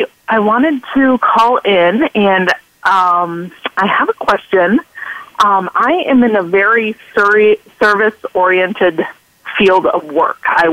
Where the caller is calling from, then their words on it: Chicago, Illinois, United States; Chicago, Illinois.